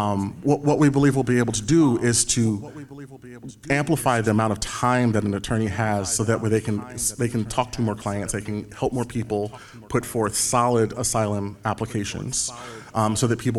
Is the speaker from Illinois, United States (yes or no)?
yes; Illinois, United States; I'm from Illinois. I just now, for the first time, have had a second Secretary of State.